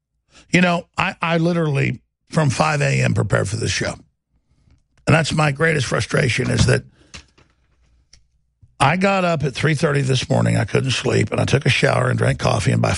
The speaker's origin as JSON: {"language": "English", "region": "Texas", "country": "United States", "said": "I'm from Texas. A lot of folks brag they're fifth generation, sixth generation. I'm ninth generation."}